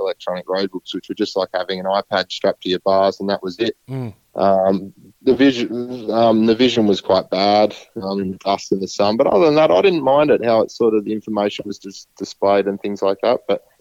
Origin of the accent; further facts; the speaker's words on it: Mildura, Victoria, Australia; So there's a lot of local companies here in my hometown in Mildura